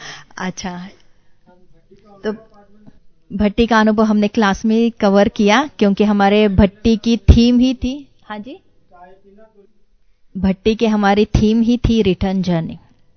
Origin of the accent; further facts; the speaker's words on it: Pune, Maharashtra, India; वैसे हम पूना से हैं